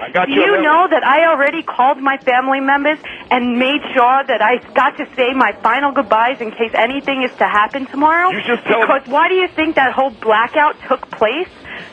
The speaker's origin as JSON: {"language": "English", "town": "New York City", "region": "New York", "country": "United States", "said": "No, I'm from New York. I'm actually a New Yorker, and I lost plenty of people in that tragedy."}